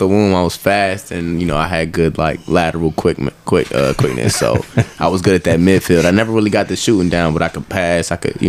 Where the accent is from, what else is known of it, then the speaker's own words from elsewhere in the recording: Maryland, United States; also born or lived in Cheverly; I was born in Cheverly, Maryland, so that's right outside of like Largo. But then I, as I grew older, I went to Bowie High School.